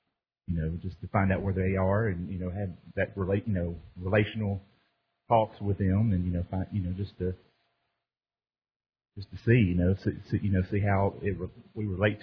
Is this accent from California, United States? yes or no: no; Houston, Texas, United States; from Houston, Texas.